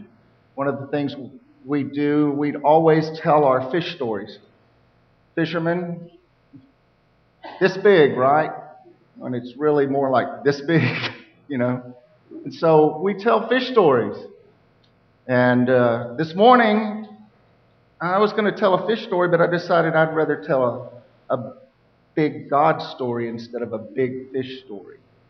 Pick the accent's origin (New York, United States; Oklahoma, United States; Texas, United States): Texas, United States; Texas City; I grew up in Texas City, which is right beside Galveston, and most people drive by Texas City and they go, there's refineries, but they don't even know that people live there.